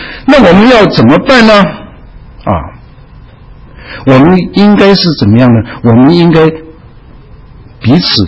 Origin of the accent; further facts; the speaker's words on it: China; 所以这是我们中国人的啊，我中国人的责任。